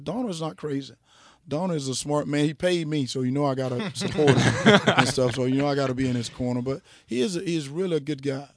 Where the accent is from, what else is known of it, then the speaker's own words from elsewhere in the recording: Georgia, United States; where I grew up in South Georgia